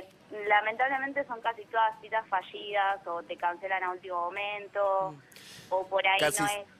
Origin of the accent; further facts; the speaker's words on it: Don Torcuato, Buenos Aires Province, Argentina; Yo soy de Torcuato, partido de Tigre. No queda en Luján